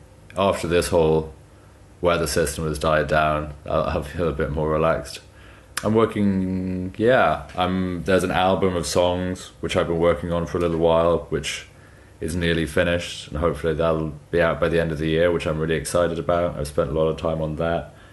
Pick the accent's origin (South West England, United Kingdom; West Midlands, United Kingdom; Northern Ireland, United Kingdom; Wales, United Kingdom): West Midlands, United Kingdom; I was actually back in my hometown in Shropshire doing some recording work by myself.